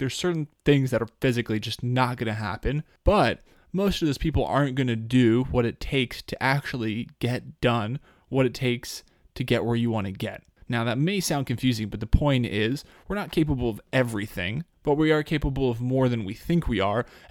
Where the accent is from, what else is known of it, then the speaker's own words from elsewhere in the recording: Woodland Park, Colorado, United States; Last week, I read Zero to Hero by my hometown friend from Woodland Park, Colorado, Mr. Nate Wilson.